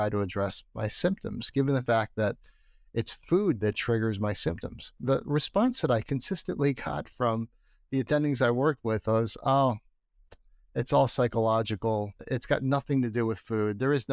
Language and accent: English; Rochester, New York, United States; So I'm from Rochester, New York. I grew up most of my formative years in Rochester.